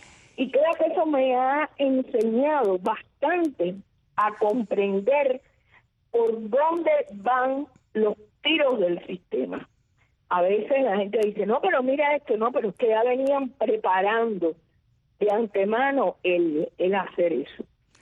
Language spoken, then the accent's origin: Spanish; Havana, Cuba